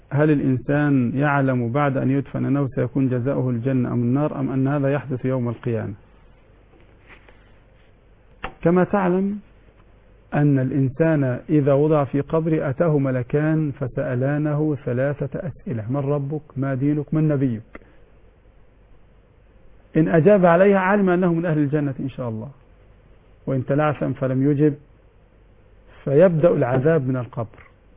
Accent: Egypt; فالبنوك عندنا في مصر على 3 أقسام

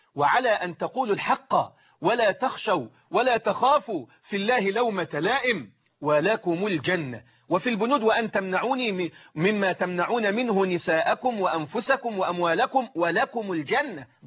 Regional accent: Egypt; زي ما نقول عندنا في مصر للحاجة الحلوة الكويسة

